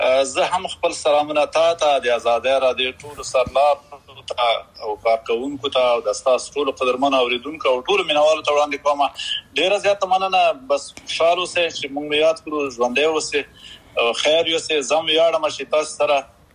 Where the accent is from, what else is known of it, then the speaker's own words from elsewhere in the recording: Paktia, Afghanistan; now in United Arab Emirates; زه خو خپل د پکتیا دی اړیو